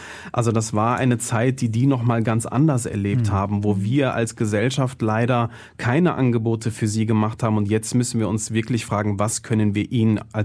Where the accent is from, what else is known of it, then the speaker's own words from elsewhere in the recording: Duisburg, North Rhine-Westphalia, Germany; Ich bin in Duisburg-Marxloh aufgewachsen, ein Stadtteil, der sehr strukturschwach ist.